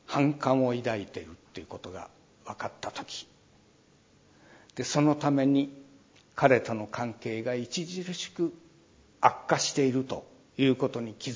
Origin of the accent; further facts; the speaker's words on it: Aomori, Japan; で、私は津軽の人間ですが、津軽弁では半角性とか薄けねえとかそういう言葉があって